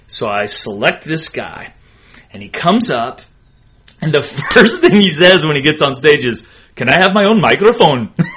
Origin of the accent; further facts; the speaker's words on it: Alabama, United States; also born or lived in San Angelo, Texas; I was actually born in West Texas, born in San Angelo, but I grew up mostly in Alabama, and I spent a lot of time in the woods.